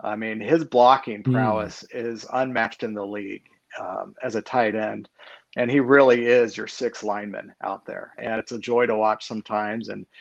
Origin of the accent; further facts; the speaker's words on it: California, United States; And I grew up in the Bay Area. And I obviously, like, Joe Montana was winning their first Super Bowl when I was, in my formative years. And so, like, growing up in the Bay Area here